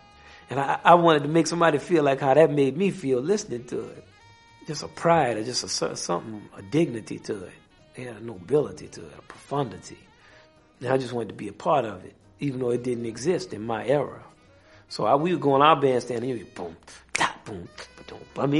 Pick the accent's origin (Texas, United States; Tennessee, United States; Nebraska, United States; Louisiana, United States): Louisiana, United States; Kendall; We played football in the street. I grew up in Kendall, Louisiana. And they still had the ditches on the side of the street. It's country.